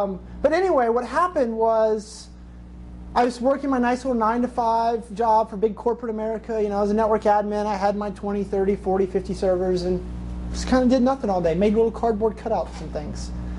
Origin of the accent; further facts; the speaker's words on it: Cincinnati, Ohio, United States; I'm a Virgo. I'm from Cincinnati.